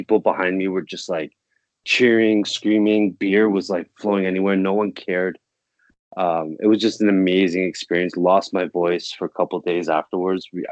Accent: Toronto, Ontario, Canada; I'm from Toronto. Everyone hates me.

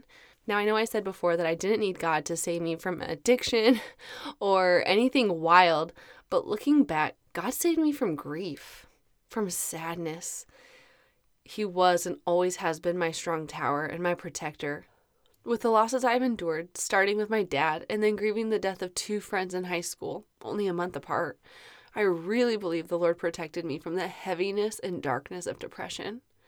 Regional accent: North Pole, Alaska, United States; I am originally from North Pole, Alaska. My grandparents and my mom moved us back home to be near our family.

